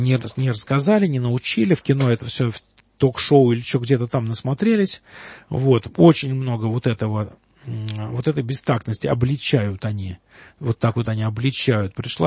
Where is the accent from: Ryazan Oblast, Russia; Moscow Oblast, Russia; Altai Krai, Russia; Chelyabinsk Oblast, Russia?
Moscow Oblast, Russia; Krasnogorsk; я же вырос в Красногорске, в котором вот эта тема вообще не обсуждалась.